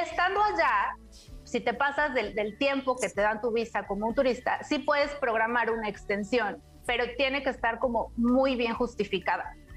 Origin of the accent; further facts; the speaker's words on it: Mexico; como mexicano, hasta donde yo me quedé